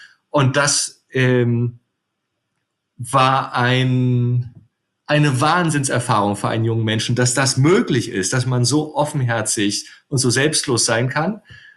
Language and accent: German; Rostock, Mecklenburg-Vorpommern, Germany; wohne auf dem Kunterbundhof in Mecklenburg. Und ich bin Rostocker und habe Architektur studiert in Potsdam und in Edinburgh. Habe danach auf den Kanarischen Inseln als Architekt gearbeitet und gelebt, die spanische Sprache sprechen gelernt.